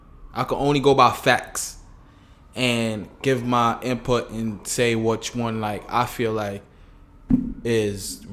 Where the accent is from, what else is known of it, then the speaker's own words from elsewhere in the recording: St. Kitts & Nevis; moved away; me growing up in the Caribbean, I could speak to the sea level rising because, I want to say I left St. Kitts around 2006, and the first time I went back was 2016.